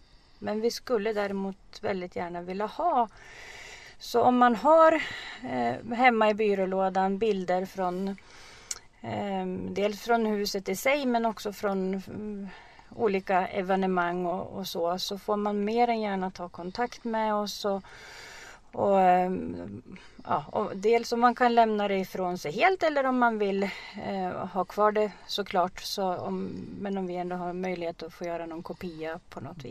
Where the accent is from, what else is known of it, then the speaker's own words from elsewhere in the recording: Oviken, Jämtland County, Sweden; när jag växte upp i Oviken.